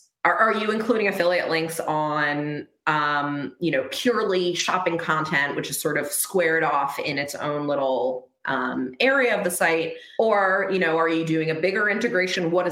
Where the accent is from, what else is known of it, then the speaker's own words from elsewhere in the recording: Manhattan, New York, United States; I'm a native New Yorker. I grew up in Manhattan, and I was like, okay, this is my hometown paper.